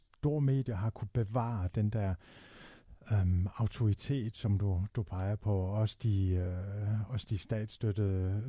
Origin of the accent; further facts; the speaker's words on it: Region of Southern Denmark, Denmark; både som mindretalsmenneske og også som sønderjyde